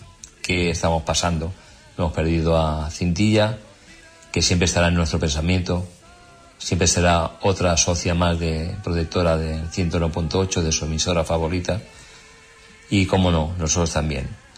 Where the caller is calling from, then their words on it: Barcelona, Catalonia, Spain; Saludos desde Barcelona. Bueno, Juan, Mencho y a todos los oyentes del 101.8. … de Barcelona.